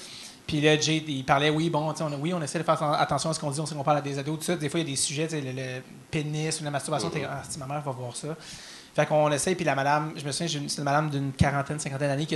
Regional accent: Montreal, Quebec, Canada; moi, je viens de Montréal, je parlais à des gens

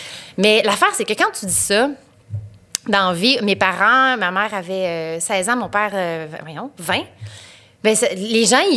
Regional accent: Quebec City, Quebec, Canada; born there; Moi, je suis née à Québec en 83, mais je venais pas de Québec à ce moment-là, mais ma mère était à Québec, puis elle a accouché à Québec

